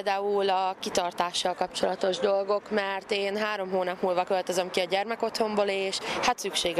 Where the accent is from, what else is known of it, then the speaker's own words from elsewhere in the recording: Komárom, Komárom-Esztergom, Hungary; Komáromból jöttem, gyermekotthonos vagyok.